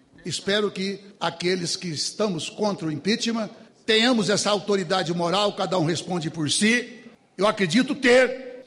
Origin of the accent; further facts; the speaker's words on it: Serra Azul, São Paulo, Brazil; Na minha terra, Serra Azul, dizem que o pior cego é aquele que não quer ver.